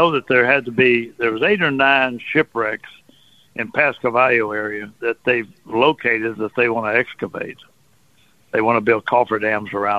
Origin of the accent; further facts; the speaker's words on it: Port Arthur, Texas, United States; I grew up in Port Arthur, and you go down to Sabine Pass and Dick Dowling Monument area down there.